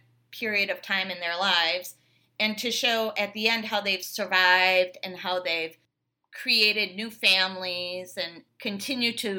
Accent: Midwest, United States; and I'm from the Midwest, and I'd be more than happy to run your production office from Chicago.

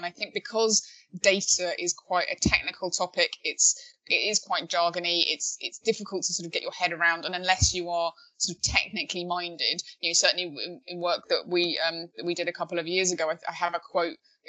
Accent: London, United Kingdom; Even if as a Londoner, I was not part of that process

